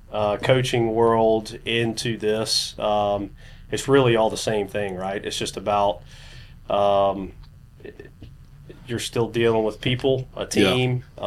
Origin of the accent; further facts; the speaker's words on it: Columbia, United States; Yeah, born and raised in Columbia.